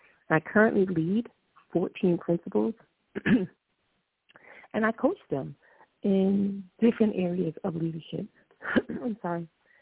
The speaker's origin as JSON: {"language": "English", "town": "Newark", "region": "New Jersey", "country": "United States", "tie": "born or raised there", "said": "Well, again, you already knew that I grew up in Newark, lived in three different housing projects in the city, so and raised by a single mom and just a great village of aunts and uncles and friends and neighbors."}